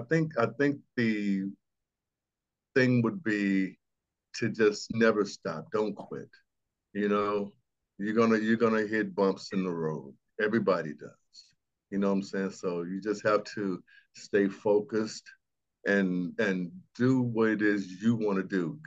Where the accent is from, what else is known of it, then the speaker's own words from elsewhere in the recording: Arkansas, United States; So I am from Arkansas, so I am a country boy, military veteran.